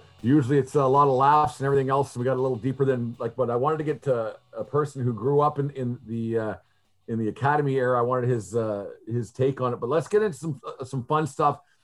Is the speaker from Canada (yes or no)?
yes; Fort Macleod, Alberta, Canada; we grew up in Fort McLeod in the 80s and the early 90s there